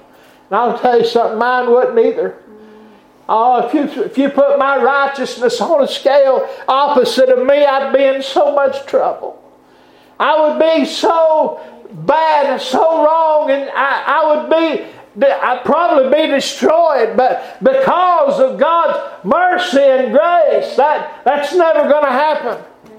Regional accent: the South, United States; born there; I was born in the South. Mm-hmm. You see, I like that a lot better than being born in the North.

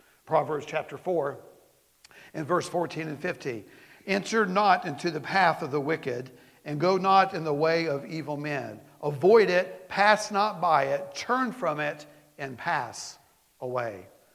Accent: Florida, United States; I remember one time that growing up in Florida, our dog really thought he wanted to catch that skunk until he did.

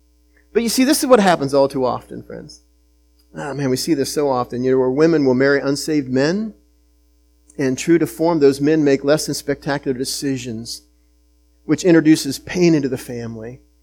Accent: Utica, United States; also born or lived in Maryland; I grew up here in Utica. I had relatives that lived in Martinsburg. And then when Terry and I were married, we moved away over to Maryland. And we ministered there for about 9 years.

